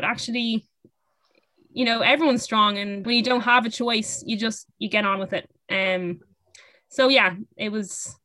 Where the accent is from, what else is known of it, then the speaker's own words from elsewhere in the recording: Ireland; moved away as an adult; now in France; And you know, while physically we put up a good fight as Irish players, we just don't have the same level of technical ability, and they're just way ahead over in France.